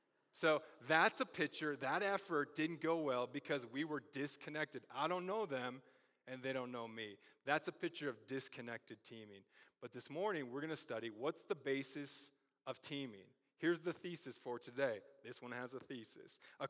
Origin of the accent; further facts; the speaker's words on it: Midwest, United States; I'm from the Midwest, some of you are from different places.